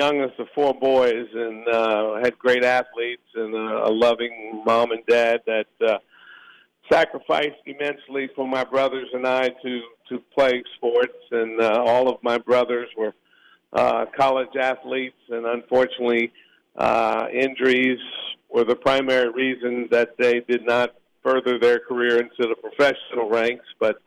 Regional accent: Biloxi, Mississippi, United States; And I really wanted that for my hometown. So 25 years ago, I approached our mayor of Biloxi, Mississippi, and he looked at me like I was crazy.

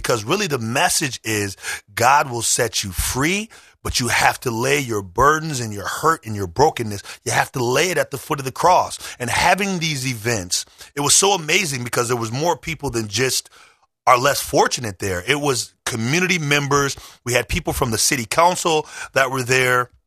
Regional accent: Minneapolis, Minnesota, United States; I grew up in Minneapolis, Minnesota early in my life.

